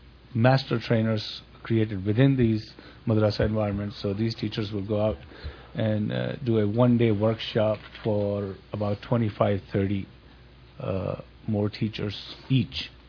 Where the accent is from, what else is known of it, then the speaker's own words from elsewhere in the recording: Karachi, Sindh, Pakistan; I'm from Karachi